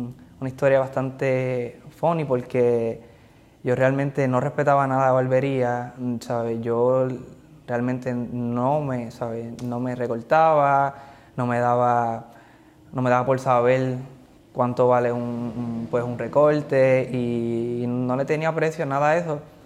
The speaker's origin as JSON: {"language": "Spanish", "town": "Arecibo", "country": "Puerto Rico", "tie": "born or raised there", "said": "Nacido y criado en Arecibo, capitán."}